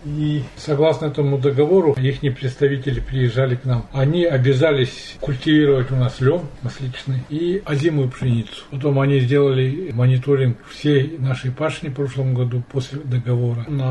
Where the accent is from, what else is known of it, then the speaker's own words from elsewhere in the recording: Tyumen Oblast, Russia; Я родился в Абатском районе, на Выпасах. Переехали сюда. Отец строился скотником в Александровский совхоз. Мы переехали в 63-м году и с тех пор здесь живем. Ну, Александровскую школу заканчивал. Вырос здесь я.